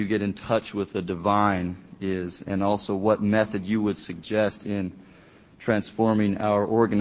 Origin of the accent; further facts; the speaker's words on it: Seattle, Washington, United States; Hi, Lynn. … from Seattle.